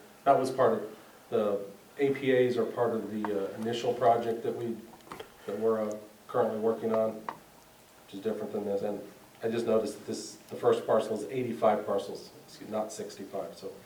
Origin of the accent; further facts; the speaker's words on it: Georgia, United States; accent: Georgia; Good morning, y'all. My Georgia accent.